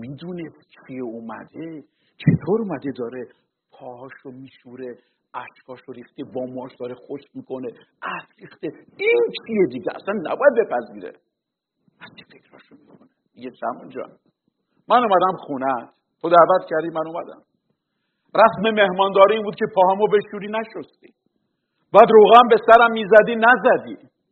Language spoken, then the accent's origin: Persian; Iran; ماهایی که اکثرا در ایران به دنیا آمدیم، بزرگ شدیم